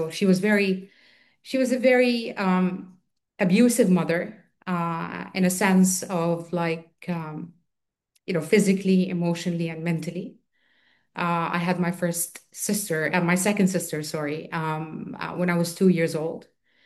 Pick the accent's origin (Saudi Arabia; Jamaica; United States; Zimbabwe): Saudi Arabia; he came back to my hometown in Saudi Arabia